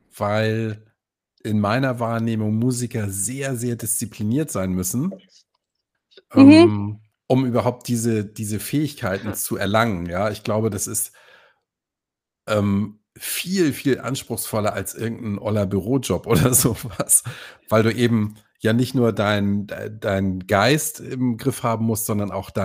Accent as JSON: {"language": "German", "region": "Hamburg", "country": "Germany", "said": "ich bin Hamburger"}